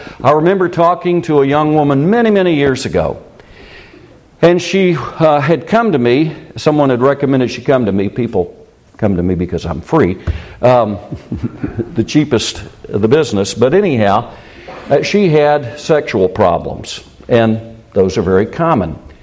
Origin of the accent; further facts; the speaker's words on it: United States; One of the greatest problems I face is being an American.